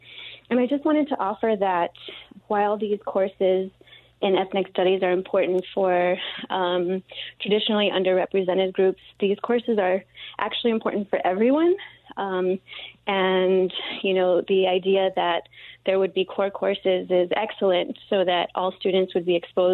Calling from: Las Cruces, New Mexico, United States; I'm calling from Las Cruces, and I'm a professor at NMSU

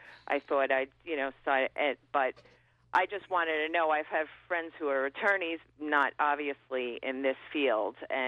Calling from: New York, United States; Hi, how are you? I'm calling from New York.

